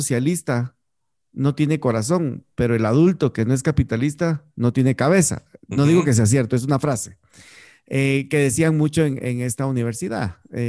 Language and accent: Spanish; Guatemala; born there; Y nací en Guatemala por casualidad.